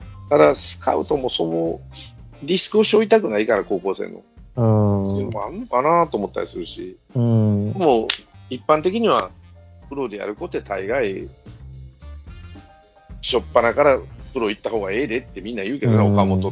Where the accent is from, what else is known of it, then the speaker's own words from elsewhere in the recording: Toyama, Japan; ただ、ね、富山県出身なんで、あまり信用してないですけど